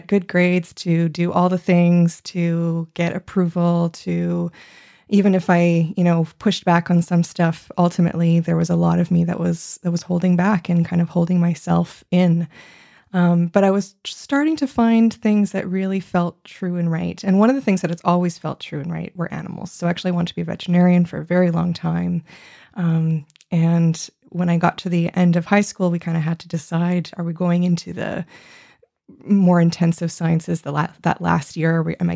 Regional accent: Montreal, Quebec, Canada; I grew up in Montreal, Quebec. I grew up right in the city, and it was a wonderful place to grow up for lots of reasons, and I'm so happy not to be in the city anymore.

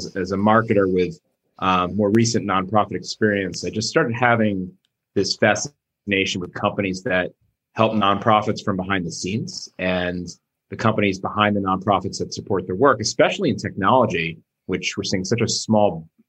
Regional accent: New Jersey, United States; Yeah, well, I grew up in New Jersey and I met my wife in Washington, D.C. on the first day of classes in the cafeteria

